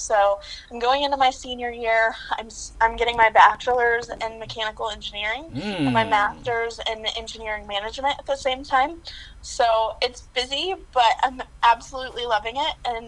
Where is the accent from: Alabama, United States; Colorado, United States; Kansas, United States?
Kansas, United States; DeSoto; I'm originally from DeSoto, Kansas. I go to school in Indiana.